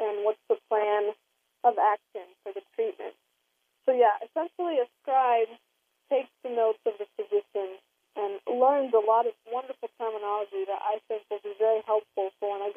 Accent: United States; And I think being Native American myself, I can connect on a deeper level because we're all from the same kind of situation.

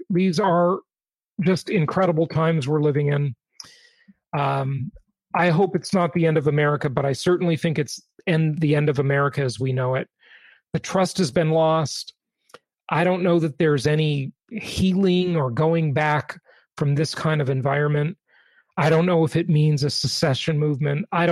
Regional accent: Los Angeles, California, United States; I lived in Orange County at the time. I grew up in Los Angeles, so I knew all those areas where this was happening.

